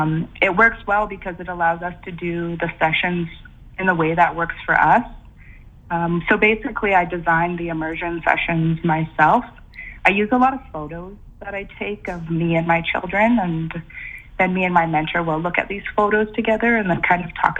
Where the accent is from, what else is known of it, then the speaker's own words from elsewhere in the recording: Ihattas, British Columbia, Canada; I come from Ihattas, which is a new Chamuk nation on Vancouver Island. And I actually live in Port Alberni with my partner, Chukna, who comes from Tshishat.